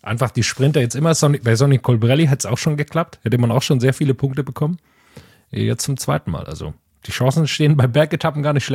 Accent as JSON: {"language": "German", "region": "Baden-Württemberg", "country": "Germany"}